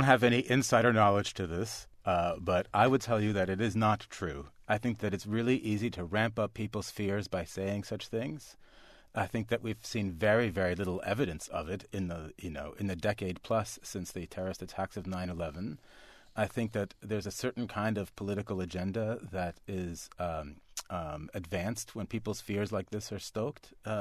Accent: Canada; moved away as an adult; now in United States; Yes, I came from Canada. I was raised in Canada. I grew up in Canada. I came to the United States for graduate school, and then I landed a job at Brooklyn College, where I'm happily teaching there. So I have a green card.

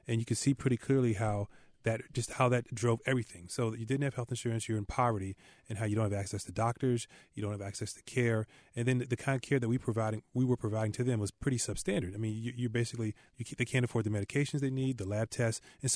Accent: Maryland, United States; I'm from Washington, D.C. area in a town in Maryland, and it was an all-black suburb.

